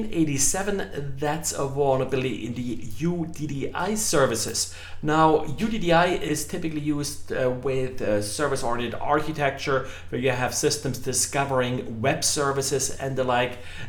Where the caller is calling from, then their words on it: Jacksonville, Florida, United States; today I'm recording from Jacksonville, Florida.